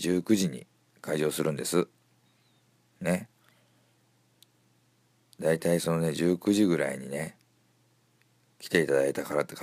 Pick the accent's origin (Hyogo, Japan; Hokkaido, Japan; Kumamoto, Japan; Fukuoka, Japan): Fukuoka, Japan; Kitakyushu; 私の生まれ育った北九州市門司区ね、